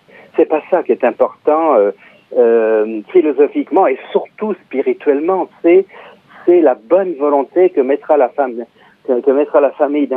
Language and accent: French; France; vous savez, souvent en France, c'est mon pays, je suis français